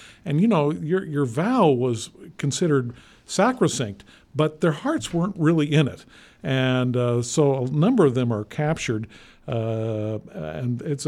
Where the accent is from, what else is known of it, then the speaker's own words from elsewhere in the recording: New England, United States; also born or lived in Midwest; Well, I was born in the Midwest, grew up in New England, went to all the Lexington Concord, North Church